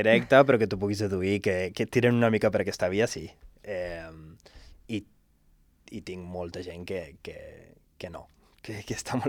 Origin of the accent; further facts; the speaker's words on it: Andorra; Soc d'Andorra, un país molt petit, entre Espanya i França, tal, i...